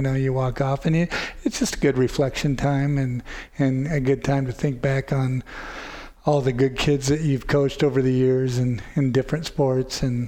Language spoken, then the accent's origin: English; Marshalltown, Iowa, United States; And, you know, growing up in Marshalltown, and I knew the reputation that Ankeny had.